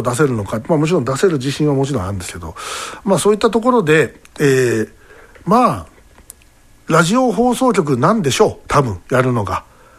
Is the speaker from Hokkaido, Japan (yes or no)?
no; Osaka, Japan; もちろんこちら地元大阪